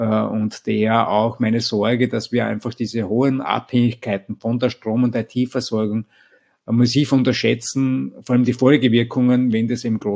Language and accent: German; Vienna, Austria; ich komme grundsätzlich aus Österreich, aus Wien